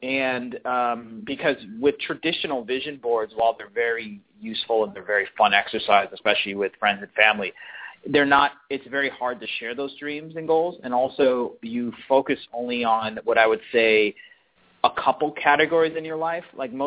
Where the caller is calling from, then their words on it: Newport Beach, California, United States; I'm in Southern California. I'm in Orange County. Specifically, I'm in Newport Beach right now.